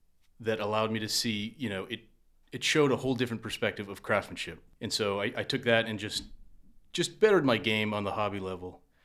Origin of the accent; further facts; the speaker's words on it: Lowell, Massachusetts, United States; From Lowell.